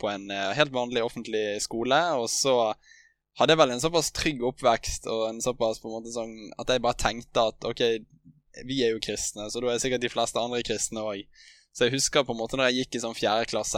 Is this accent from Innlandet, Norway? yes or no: no; Sotra, Vestland, Norway; Jeg ble født og oppvokst på Sotra, eller nærmere sagt Hjelterøygen, utenfor Bergen. Og har hatt en veldig fin oppvekst her.